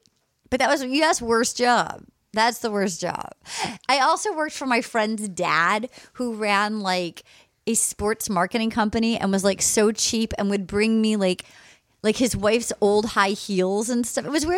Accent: Rhode Island, United States; No, I'm from Rhode Island.

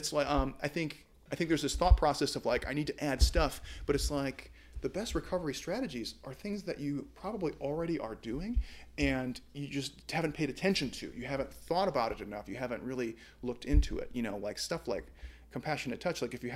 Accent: Midwest, United States; I'm from the Midwest. It's supposed to be like zero right now.

